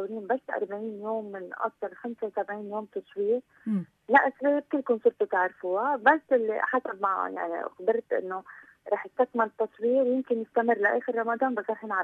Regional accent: Lebanon; نحن قادرين كلبنانيين

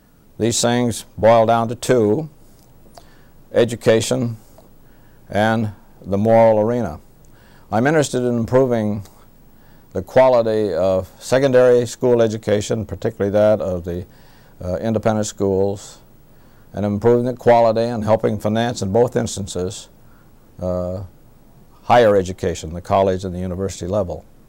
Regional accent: Missouri, United States; also born or lived in Kansas; Yes, I was born in Kansas and grew up in western Missouri.

